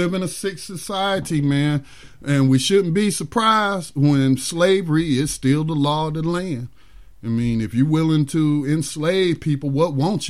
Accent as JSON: {"language": "English", "town": "Gastonia", "region": "North Carolina", "country": "United States", "tie": "born there", "said": "calling out of my hometown area. I was born in Gastonia"}